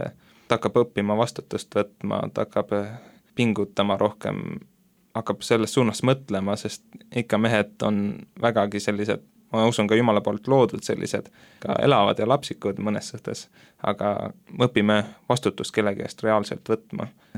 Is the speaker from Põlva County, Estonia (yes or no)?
yes; Põlva, Põlva County, Estonia; now in Tallinn, Estonia; Kui ma nüüd Tallinnasse tulin, ma läksin ka Tallinna Tehnikaülikooli õppima ja see oli üldsegi keskkonnamuutus, mina ise olen Põlvast, et siis Tallinn on minu jaoks üsnagi suur.